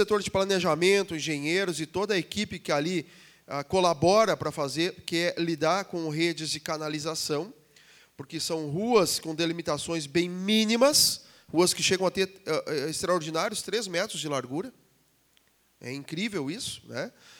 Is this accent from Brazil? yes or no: yes; Rio Grande do Sul, Brazil; nós aqui, nós somos gaúchos